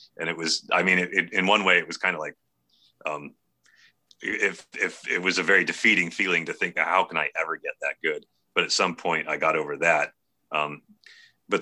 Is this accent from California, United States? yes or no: yes; California, United States; my girlfriend at the time was going to grad. We grew up in the Bay Area.